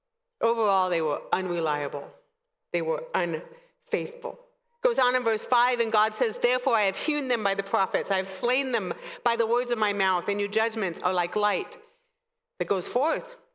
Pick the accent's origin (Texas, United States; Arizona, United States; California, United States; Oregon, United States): California, United States; I grew up in Southern California with curly hair that I hated, right? And the first few hours of every morning were always foggy. We lived somewhat near the coast.